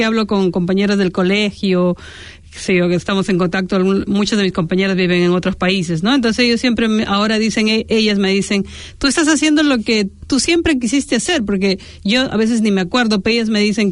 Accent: Huancayo, Junín, Peru; yo vengo de Perú, nací en el en las altas montañas, como dicen, soy de la ciudad de Huancayo. Tengo 9 hermanos

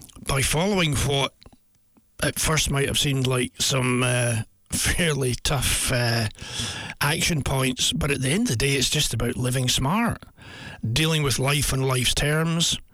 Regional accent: Scotland, United Kingdom; now in New Zealand; I'm not a real Kiwi. Well, I've been in New Zealand 27 years, but I, you know, in growing up in Scotland

